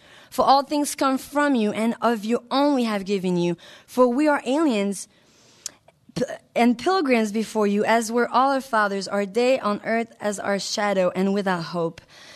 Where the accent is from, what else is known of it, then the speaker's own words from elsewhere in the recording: French Canada, Canada; English is a second language; I'm from the French part of Canada.